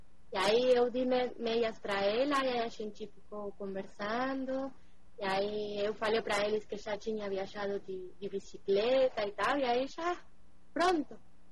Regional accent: Ushuaia, Tierra del Fuego, Argentina; Portuguese is a second language; moved away as an adult; Fui embora, eu sou de Ushuaia, eu sou nasci lá E trabalhei lá e tudo bem, mas aí ficou pequeno.

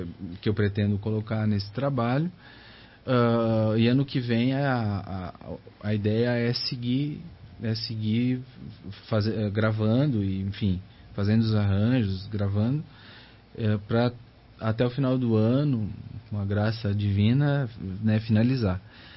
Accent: Rio Grande do Sul, Brazil; eu nunca participei desses movimentos no Rio Grande do Sul, mas assim, a cavalgada passava na frente da minha casa

